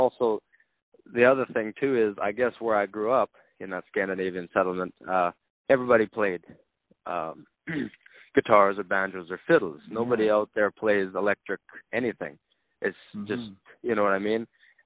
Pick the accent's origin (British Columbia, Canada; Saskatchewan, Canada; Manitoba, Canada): Saskatchewan, Canada; we're from Saskatchewan, but we actually filmed it in Ontario, in Brantford.